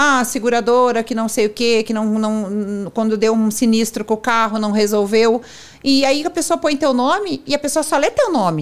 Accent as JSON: {"language": "Portuguese", "region": "Rio Grande do Sul", "country": "Brazil", "said": "Me contento. Eu sou gaúcha."}